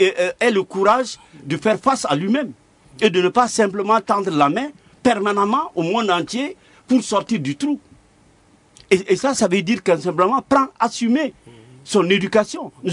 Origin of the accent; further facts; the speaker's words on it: Gao, Mali; Moi, je viens de Gao.